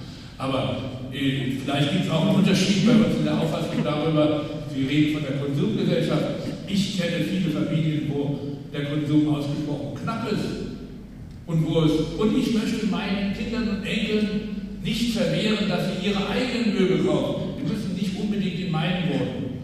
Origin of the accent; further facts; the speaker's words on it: Upper Rhine, Germany; Ich komme aus dem Oberrheingebiet